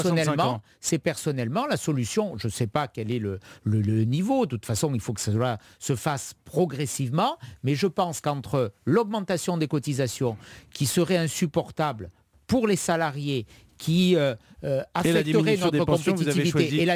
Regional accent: Nice, Provence-Alpes-Côte d'Azur, France; born there; je suis né à Nice, j'aime ma ville, je veux le meilleur pour elle.

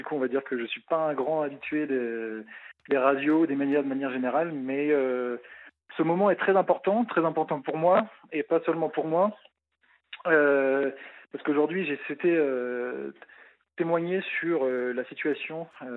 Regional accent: Normandy, France; c'est qu'on est normand, premièrement.

